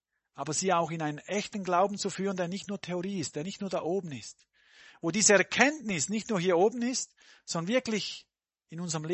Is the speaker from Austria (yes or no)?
no; Switzerland; Mit Jungen habe ich manchmal diskutiert, bei uns in der Schweiz